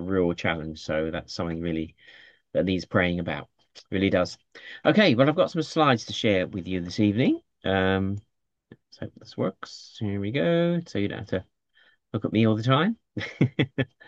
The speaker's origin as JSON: {"language": "English", "region": "London", "country": "United Kingdom", "said": "I'm a Londoner"}